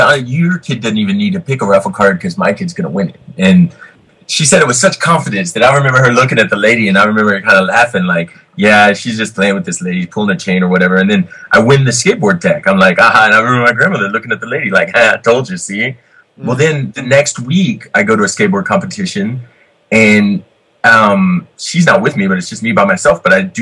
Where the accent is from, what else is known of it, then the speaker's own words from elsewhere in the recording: the South, United States; because I was raised in the South, and I don't really, those rules don't apply to me at all, but I still got my upbringing in my soul, you know?